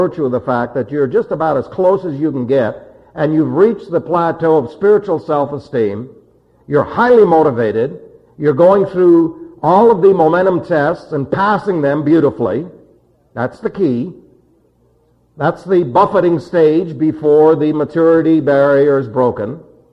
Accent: New York City, New York, United States; I was raised in New York City.

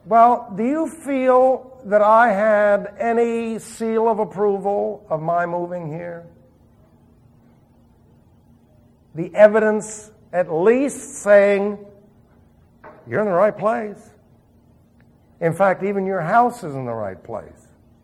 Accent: New York, United States; where are you from? And we said, Long Island, New York.

